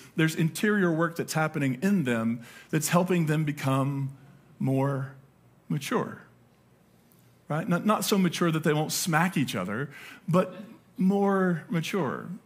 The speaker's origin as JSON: {"language": "English", "region": "Appalachia", "country": "United States", "said": "As I got older, though, and moved away from coal, I'm from coal country, I'm from Appalachia, not a lot of people had gardens because it's hard to have a garden that's like this on the side of a hill."}